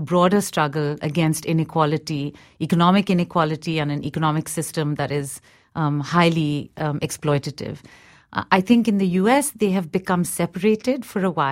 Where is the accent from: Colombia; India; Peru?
India; now in United States; in my experience as an Indian woman, having grown up in India and then now being an American citizen